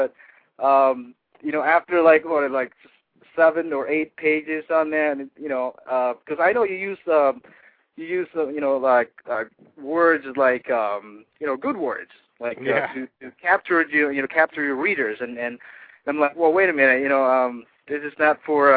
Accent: Philippines; born there; see, I'm Filipino. I'm

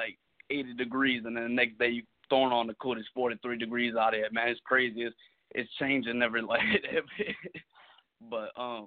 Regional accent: New Orleans, Louisiana, United States; I'm from New Orleans, Louisiana.

